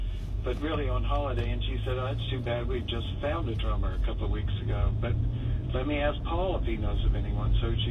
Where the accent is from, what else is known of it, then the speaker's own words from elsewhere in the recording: Memphis, Tennessee, United States; she was very friendly and impressed with the fact that I was from Memphis.